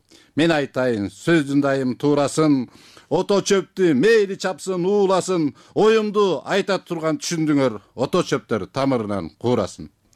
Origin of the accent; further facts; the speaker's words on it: Jengish, Issyk-Kul Region, Kyrgyzstan; Сыкылуу облусунун Жетиөгүз районунун Жеңиш деген айылынан келдим.